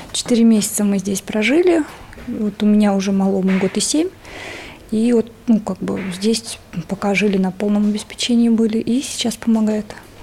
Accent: Ukraine; Я с Украины

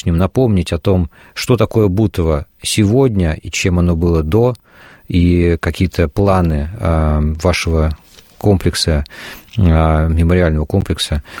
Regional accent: Bryansk, Bryansk Oblast, Russia; Вы знаете, я родом из Брянска

